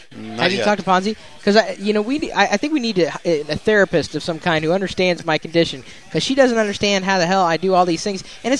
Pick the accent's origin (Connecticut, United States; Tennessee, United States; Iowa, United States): Iowa, United States; I grew up in Iowa. I was bored.